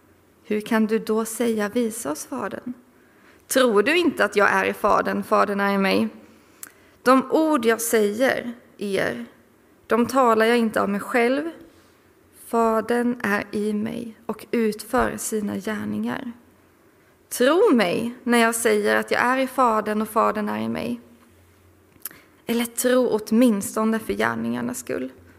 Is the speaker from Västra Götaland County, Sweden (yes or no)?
no; Rumskulla, Kalmar County, Sweden; now in Nässjö, Sweden; och jag är från Rumskulla från början. Nu bor jag och min man Christian och vår son Josia utanför Nässjö.